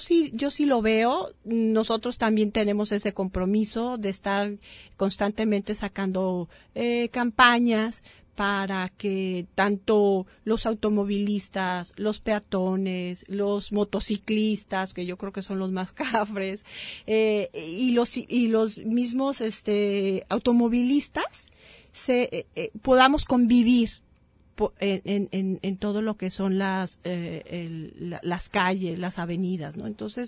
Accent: Guadalajara, Jalisco, Mexico; yo no soy de aquí, yo soy de Guadalajara, pero tengo 6 años, voy para 7 años que me vine a vivir aquí.

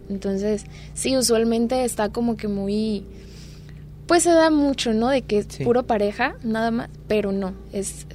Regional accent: El Tuito, Jalisco, Mexico; also born or lived in Puerto Vallarta; Pues yo nací aquí en Vallarta, pero crecí en el Tuito. Soy de allá, soy foránea. Tengo 22 años, casi 23.

